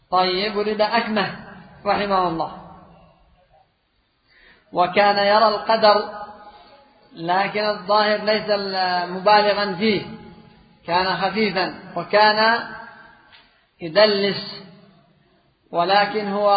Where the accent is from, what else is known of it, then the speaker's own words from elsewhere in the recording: Yemen; مذهب الأشاعرة عندنا في اليمن أيضا مجموعة